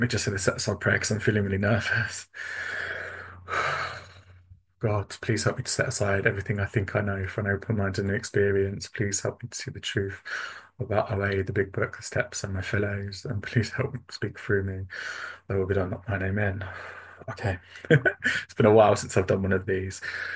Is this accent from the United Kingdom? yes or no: yes; United Kingdom; from the UK. If I talk too fast, you can tell me to slow down because sometimes my accent becomes a little thick, apparently.